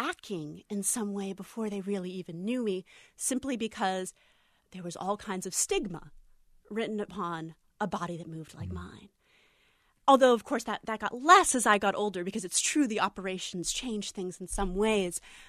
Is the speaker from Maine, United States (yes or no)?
yes; Maine, United States; University of Maine, which is where the state I grew up in. Mm-hmm. So I got to, in some ways, go back to my home state.